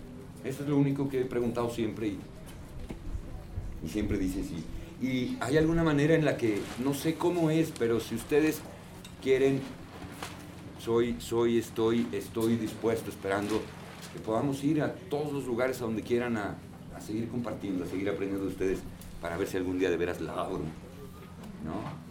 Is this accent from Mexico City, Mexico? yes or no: yes; Mexico City, Mexico; born there; Nací allá, nací en la Ciudad de México y es una ciudad hermosa. Triste, gris, monstruosa, hermosa. Es mi ubre de hierro. Soy un urbanoide más.